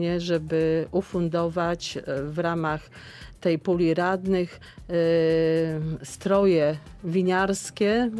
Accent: Zielona Góra, Lubusz Voivodeship, Poland; jestem z Zielonej Góry

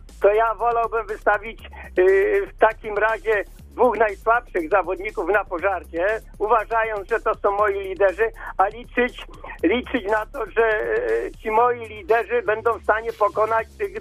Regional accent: Zielona Góra, Lubusz Voivodeship, Poland; jestem Zielonej z Góry

